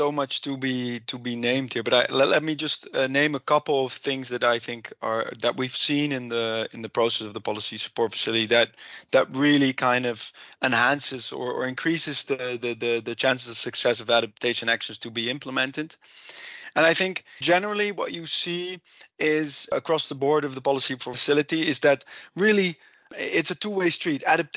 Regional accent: Netherlands; accent: Dutch; English is a second language; Sorry if I don't pronounce it properly with my heavy Dutch accent

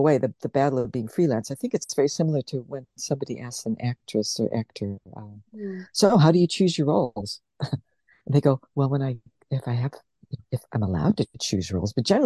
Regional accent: United States; And I think the fact that I'm American means that I'm sort of outside the class business, which I think is rife in this country, pretty much.

